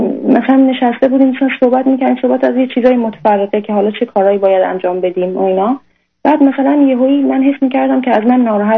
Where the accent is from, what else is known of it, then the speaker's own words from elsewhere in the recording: Iran; now in Europe; از ایران اومدم.